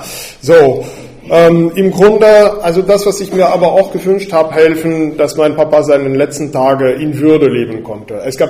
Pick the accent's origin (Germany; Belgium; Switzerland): Belgium; Spa, Wallonia; also ich komme aus Belgien, für die, die das nicht wissen, aus der Stadt Spa, das ist so ungefähr 150 Kilometer weit weg von hier.